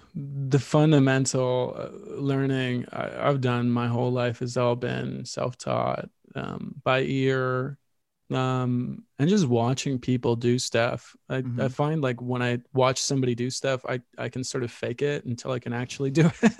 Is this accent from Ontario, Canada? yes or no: yes; Kitchener-Waterloo, Ontario, Canada; I grew up in Kitchener-Waterloo in Ontario. I wouldn't say it's small. It's like a university town outside of Toronto. Yeah, and I spent most of my life here and back and forth from Toronto.